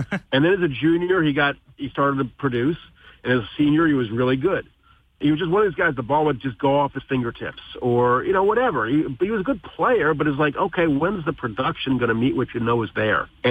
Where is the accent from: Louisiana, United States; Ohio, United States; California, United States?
Ohio, United States; Dayton; I went to see, I'm a native Daytonian, and I went to see my Dayton Flyers play.